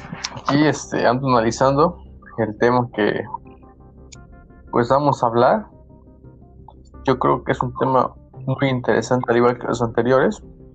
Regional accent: Guerrero, Mexico; No, pero sí de mi pueblo natal.

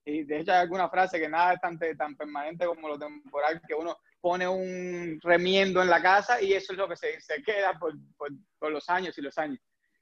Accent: Cuba; moved away as an adult; now in United States; Pues yo soy de origen cubano, ingeniero eléctrico aquí en Estados Unidos, pero en Cuba yo estudié automática.

